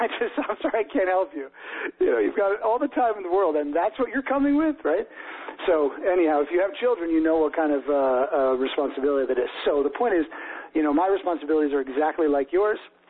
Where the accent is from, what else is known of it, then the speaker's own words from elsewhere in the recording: New York City, New York, United States; moved away as an adult; Well, you know, I grew up in New York City, so obviously big city boy. But then, and when I started my business as a consultant, I was in New York. But then I moved out of New York to a place with trees and grass